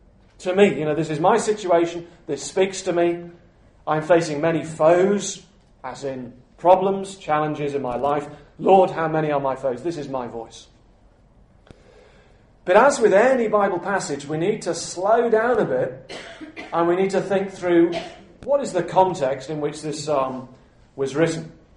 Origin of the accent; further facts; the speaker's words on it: United Kingdom; I'm British, we won.